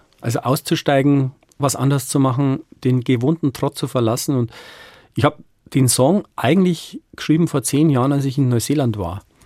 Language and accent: German; Bavaria, Germany; weil bei uns in Bayern sagt man, Mitleid kriegst umsonst und Neid muss man sich teuer erkämpfen.